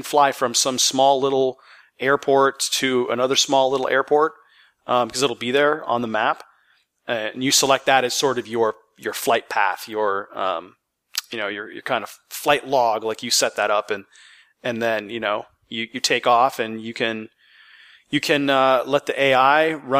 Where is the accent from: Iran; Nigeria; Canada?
Canada; first thing I do is I, you know, do a flyover of my hometown up in Canada.